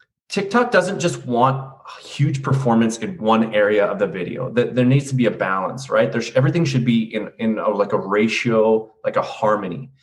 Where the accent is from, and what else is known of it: Canada